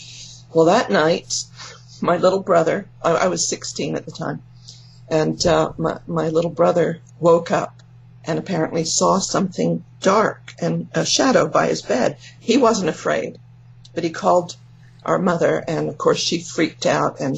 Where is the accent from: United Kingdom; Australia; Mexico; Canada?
United Kingdom; England; now in California, United States; Well, I'm from England, but yeah. I know I don't sound like anymore, because I've been here for more than 50 years in California. I grew up as a Jehovah's Witness.